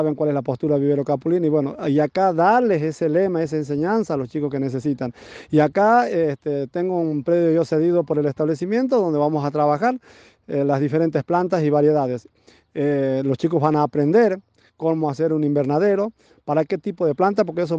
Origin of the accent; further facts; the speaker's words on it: Mendoza, Argentina; Yo que vengo de la provincia de Mendoza, existe la carrera de paisajismo.